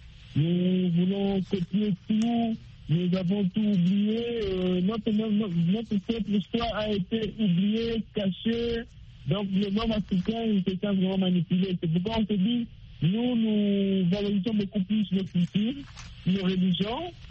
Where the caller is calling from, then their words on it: DR Congo; Oui, je suis au Congo, le pays que je viens